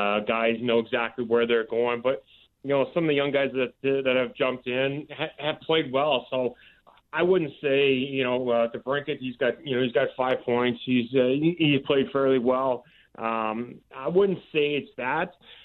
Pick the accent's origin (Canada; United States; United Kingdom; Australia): Canada; Well, you know, being a Canadian growing up on the farm, I tossed a few axes in my day.